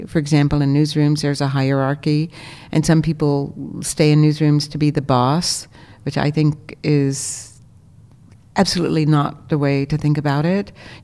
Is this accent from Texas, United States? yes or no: yes; Texas, United States; and I grew up in Texas